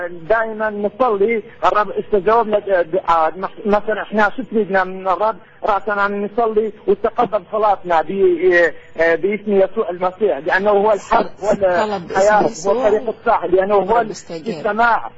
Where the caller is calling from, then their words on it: Iraq; Arabic is a second language; أنا من العراق أتكلم. أنا كردي خلفية مسلم. صار أنا سنة واحدة أنا صار آمن بالمسيح.